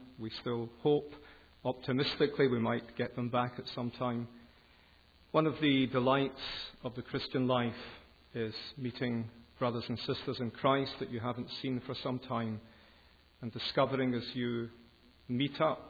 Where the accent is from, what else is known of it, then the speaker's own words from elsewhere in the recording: Glasgow, Scotland, United Kingdom; accent: Educated Glasgow; I hope my accent isn't a distraction for some of you who haven't heard it before. It's called Educated Glasgow, in case you're wondering.